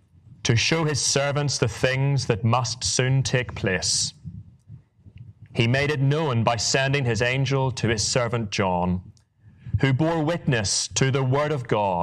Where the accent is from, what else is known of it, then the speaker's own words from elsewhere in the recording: Northern Ireland, United Kingdom; accent: Northern Irish; now in England; I'm a minister. I serve in England. My accent is from Northern Ireland. So anybody's wondering, where's he from?